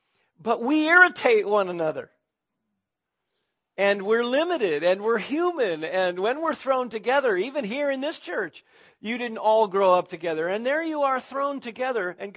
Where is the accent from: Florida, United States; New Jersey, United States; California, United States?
California, United States; I'm not like you. I grew up in Southern California.